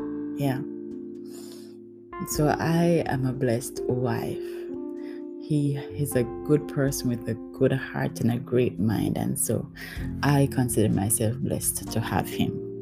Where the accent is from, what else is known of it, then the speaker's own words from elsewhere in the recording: Jamaica; I am Jamaican, and I don't think it gets better than that.